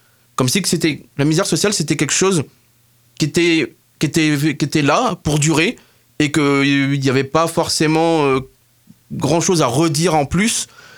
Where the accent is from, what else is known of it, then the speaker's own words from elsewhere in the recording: Hauts-de-France, France; moi j'ai grandi dans la Picardie maritime, précisément dans le Vimeux